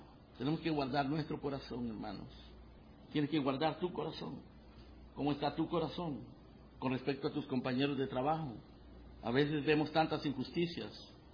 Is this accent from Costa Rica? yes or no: no; Guatemala; born there; nací en Guatemala, porque Dios así lo quiso.